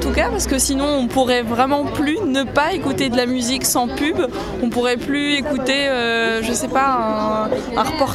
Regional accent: Tunisia; Je viens de la Tunisie, où on n'a pas encore de radio libre.

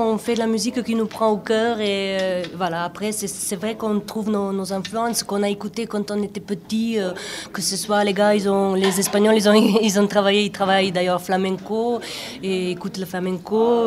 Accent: Slovenia; first language Slovene; French is a second language; On chante en langue slave, que ce soit serbo-croate qui n'existe plus maintenant, ou ma langue natale slovène, un peu en français et puis bien sûr en espagnol.

